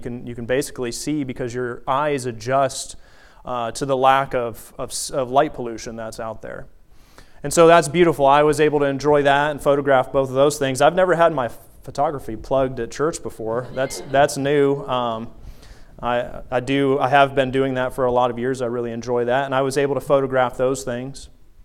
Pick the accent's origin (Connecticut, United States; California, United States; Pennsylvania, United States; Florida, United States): Florida, United States; Pensacola; and then we moved down to Pensacola when I was four, almost five, and that's where I grew up.